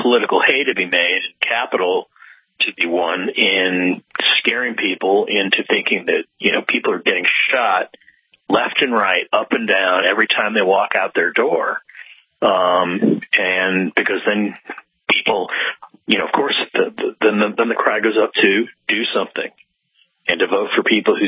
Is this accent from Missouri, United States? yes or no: yes; St. Louis, Missouri, United States; born or raised there